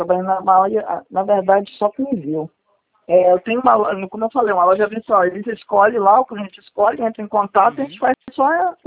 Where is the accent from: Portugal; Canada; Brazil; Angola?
Brazil; Amazonas; moved away; Porque eu não sou daqui, eu sou do Amazonas. Como eu estou chegando agora, eu estou me instalando.